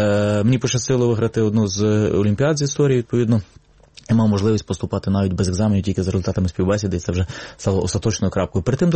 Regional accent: Lviv, Lviv Oblast, Ukraine; Я зростав у Львові, очевидно, що це все відбувалося в мене на очах

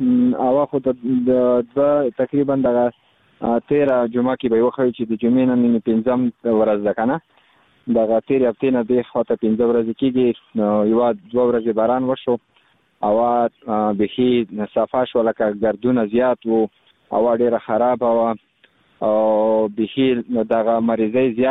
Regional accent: Khost, Afghanistan; زه خو د خوست ولایت مربوط یم، مرکز اوسیدونکی یم.

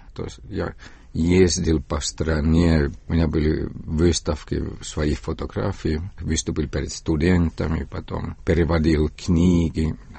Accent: Estonia; И, ну, может быть, они помнят, что я эстонец.

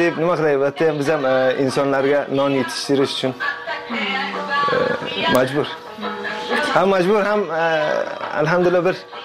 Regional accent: Jeddah, Makkah Province, Saudi Arabia; Bobalarim O'zbekistonda Marg'ilonda tug'ilganlar. Bizlar ham Saudiya Arabistoni Jidda shahrida tug'ilganmiz. 18 yil ana shu yerda yashaganmiz. Bizga har qancha yabancı bir mamlakatga katta bo'lsak ham ina otalarimiz ham o'zbek bo'lgani uchun uyda o'zbekcha gapiramiz.

